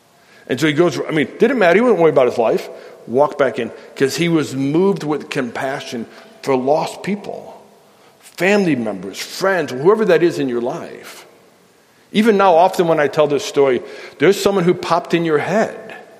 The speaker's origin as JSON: {"language": "English", "town": "Chicago", "region": "Illinois", "country": "United States", "tie": "born or raised there", "said": "I didn't grow up in Nebraska. I grew up outside of Chicago"}